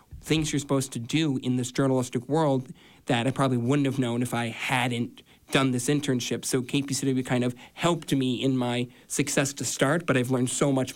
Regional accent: Park City, Utah, United States; You know, it was really great because there's so many fun things to do, you know, ski. You know, Park City is unique

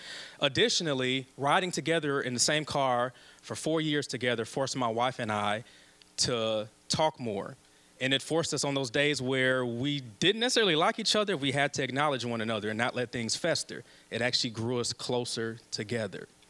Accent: Milwaukee, Wisconsin, United States; I'm born and raised in Milwaukee, single parent mom, had four boys, went to Milwaukee Public Schools all the way from kindergarten to 12th grade

